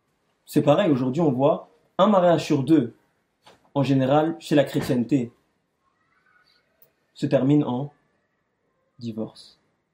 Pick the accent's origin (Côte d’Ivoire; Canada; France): France; moi je parle pour la France parce que je suis français